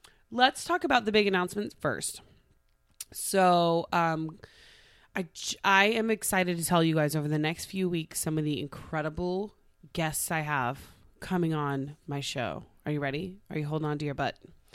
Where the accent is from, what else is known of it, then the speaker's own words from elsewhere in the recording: Tulsa, Oklahoma, United States; Then I got hired by Channel 2 in Tulsa, my hometown, as a freelance entertainment reporter KJRH.